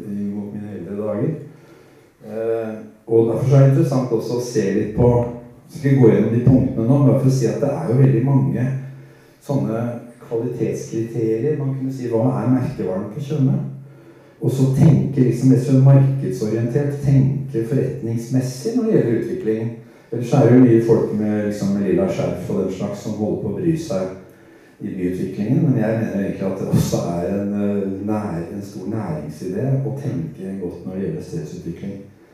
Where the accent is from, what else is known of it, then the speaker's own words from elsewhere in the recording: Trondheim, Trøndelag, Norway; Jeg har vokst opp på Møllenberg i Trondheim, som er en nylig bydel i tre.